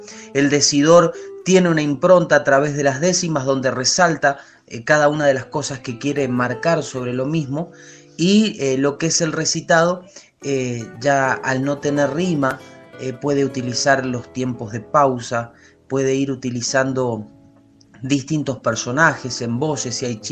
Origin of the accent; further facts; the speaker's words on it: Quilmes, Buenos Aires Province, Argentina; tengo 30 años hoy en día, soy de Quilmes, provincia de Buenos Aires, y bueno, desde muy chiquito haciendo todas estas cosas.